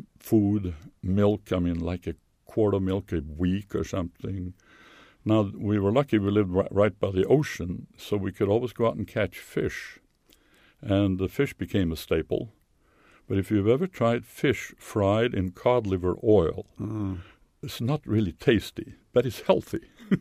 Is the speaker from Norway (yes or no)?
yes; Southeastern Norway, Norway; In southeastern Norway, very near the Swedish border, about 100 kilometers from the Swedish border, right on the Oslo Fjord.